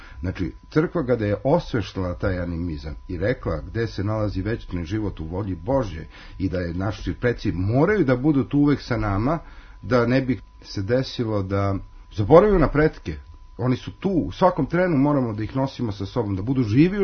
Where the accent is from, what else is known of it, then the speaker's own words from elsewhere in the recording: Belgrade, Serbia; ja sam isto iz Beograda